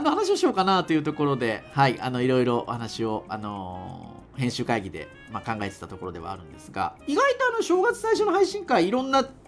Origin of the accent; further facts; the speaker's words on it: Fukuoka, Japan; 私もまあ福岡生まれ福岡育ち、